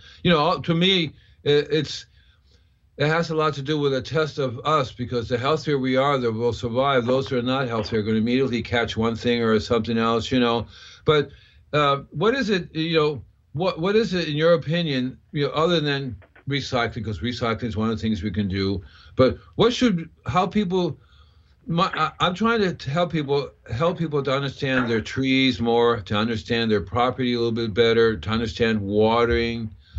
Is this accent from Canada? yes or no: no; Puerto Rico; also born or lived in Cuba; now in United States; As a kid, I grew up with it in Puerto Rico and Cuba. Everybody was out there gardening, you know.